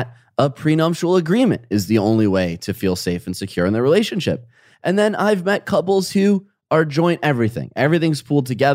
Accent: Midwest, United States; I have experienced more living on both coasts, growing up in the Midwest.

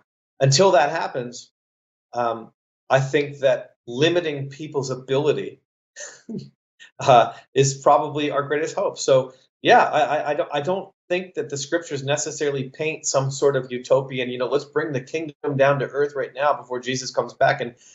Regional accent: Canada; I'm a Canadian.

